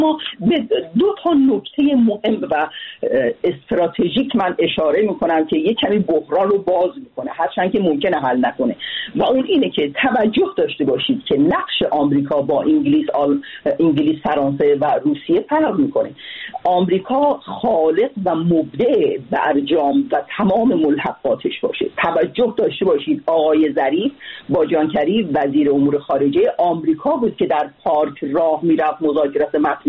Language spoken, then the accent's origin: Persian; Iran; به عنوان یک تحلیلگر، نه به عنوان یک ایرانی